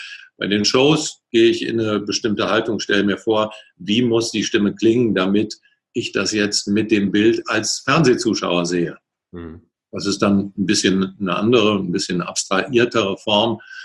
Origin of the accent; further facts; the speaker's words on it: North Rhine-Westphalia, Germany; ich komme hier aus der Ecke, Köln und Umgebung, ich spreche Hochdeutsch.